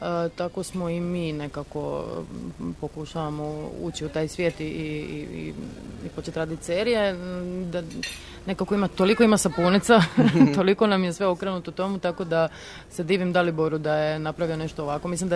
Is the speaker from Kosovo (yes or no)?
no; Croatia; jer sam došla iz Hrvatske, bila sam jedina iz istočne Europe i došla sam jedina bez agenta, bez ikoga